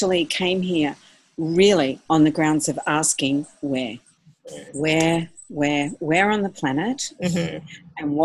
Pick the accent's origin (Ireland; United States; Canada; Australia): Australia; now in Indonesia; I'm from Aussie, and that's been my home base for all my life, actually.